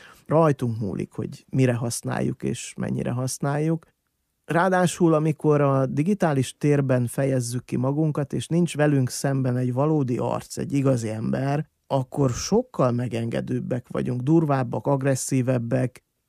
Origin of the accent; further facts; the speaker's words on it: Bükkzsérc, Borsod-Abaúj-Zemplén, Hungary; én faluról jöttem, Bükzsércről